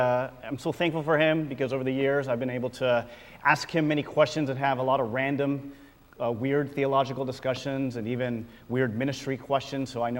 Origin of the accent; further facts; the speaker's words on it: Lakewood, California, United States; So raised in the Long Beach area in a really small Lakewood. It's between Cerritos and Long Beach and Lakewood.